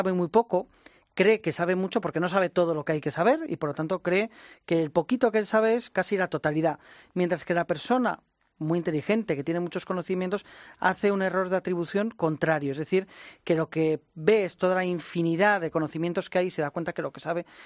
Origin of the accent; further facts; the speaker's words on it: Bilbao, Basque Country, Spain; En Bilbao, en mi pueblo, a estas personas se le llama tolosa.